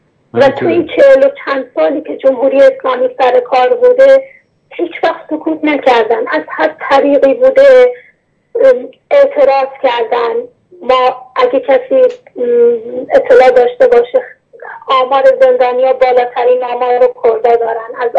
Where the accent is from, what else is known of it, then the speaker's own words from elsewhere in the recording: Iran; moved away; ماهایی که خارج از ایرانیم و دسترسی نداریم به مسائل ایران